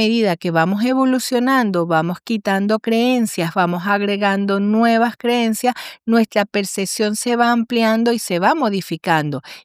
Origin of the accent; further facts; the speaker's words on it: Venezuela; porque yo como buena venezolana también había vivido en son de esas medidas